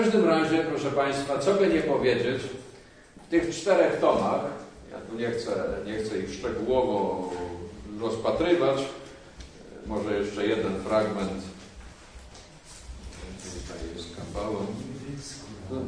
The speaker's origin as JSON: {"language": "Polish", "town": "Płock", "region": "Masovian Voivodeship", "country": "Poland", "said": "jestem z Płocka"}